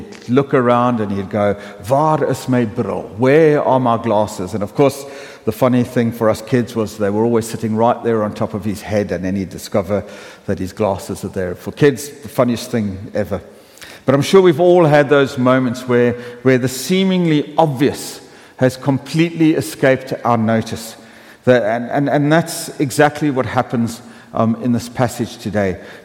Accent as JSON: {"language": "English", "country": "South Africa", "tie": "born or raised there", "said": "When I was growing up in South Africa, there was a children's program we used to watch"}